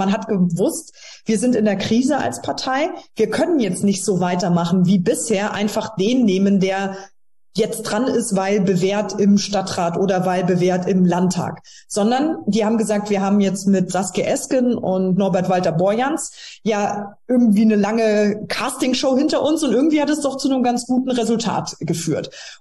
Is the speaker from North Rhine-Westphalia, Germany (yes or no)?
no; Trier, Rhineland-Palatinate, Germany; dass meine Heimat Trier eine Kandidatin gesucht hat